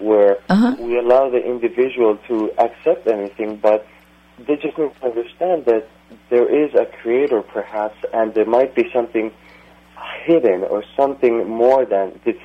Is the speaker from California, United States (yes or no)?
yes; California, United States; I'm from the East Bay